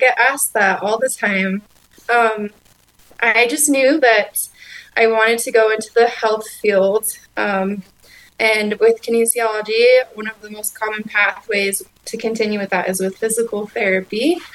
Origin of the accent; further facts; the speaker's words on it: Evanston, Wyoming, United States; So I'm originally from Evanston, Wyoming.